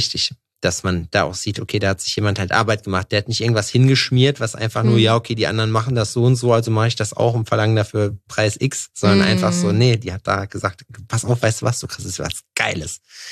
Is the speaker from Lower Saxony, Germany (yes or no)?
no; Thuringia, Germany; Ich komme aus Thüringen, weißt du, wie ich meine?